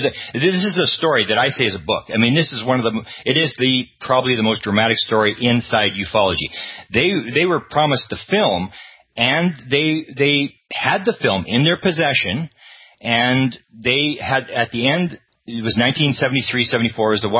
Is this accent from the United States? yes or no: no; Canada; I come from Canada, and the Canadian government got out of the UFO business about the same time as the Americans in the late 60s.